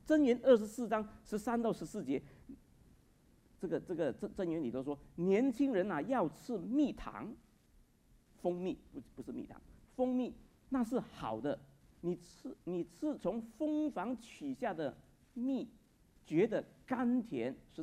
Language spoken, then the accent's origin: Chinese; China; 我们中国人不是说苦口良药吗